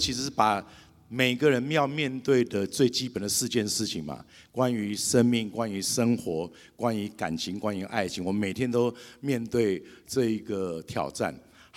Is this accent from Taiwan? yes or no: yes; Taipei, Taiwan; 那我就是在台北土生土长，就这样，好，零岁，然后开始，我6岁开始拉小提琴